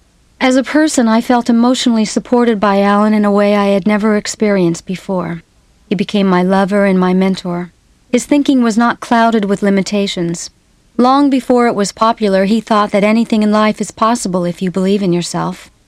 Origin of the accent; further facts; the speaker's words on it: San Bruno, California, United States; moved away; I had moved away from my hometown of San Bruno, California in 1964, mainly to stop feeling the judgment and the whispers of the locals.